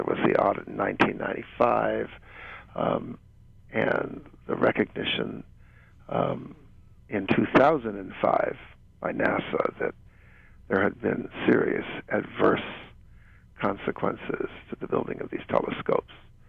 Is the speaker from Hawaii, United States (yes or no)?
yes; Hilo, Hawaii, United States; moved away; I'm also from Hilo, and I left there about the time they began the building of those very small telescopes the University of Hawaii put up in the late 1960s.